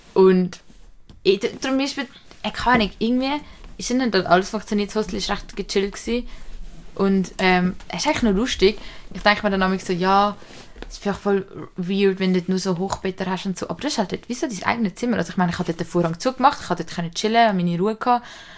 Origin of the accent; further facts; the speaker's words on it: England, United Kingdom; ich bin Engländer